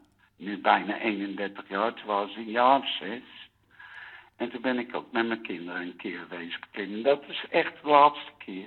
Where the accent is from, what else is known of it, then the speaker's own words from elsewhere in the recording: Utrecht, Netherlands; accent: Utrecht; Ja, ja. Ik ben echt een Utrechtse. Ja. Hoor je wel aan mijn accent